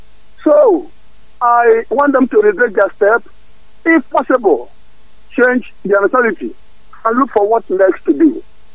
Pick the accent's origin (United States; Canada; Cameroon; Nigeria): Nigeria; Biafra; I am from Biafra land, but I'm not from River State.